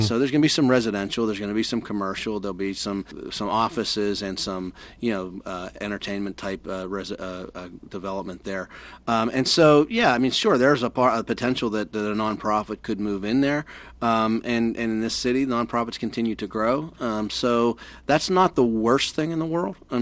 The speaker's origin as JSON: {"language": "English", "town": "Pittsburgh", "region": "Pennsylvania", "country": "United States", "tie": "born or raised there", "said": "I grew up in a neighborhood not far from downtown. I grew up in Beachview on the what would be the northern end of Beachview, the closest to the Fort Pitt tunnels"}